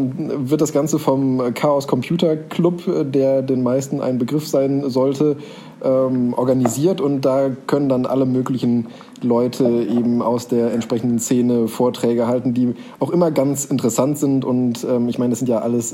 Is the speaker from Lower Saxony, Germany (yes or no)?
no; North Rhine-Westphalia, Germany; born there; Genauso wie ich immer sage, wenn mich jemand fragt, wo bist du denn geboren? In der Nähe von Bonn.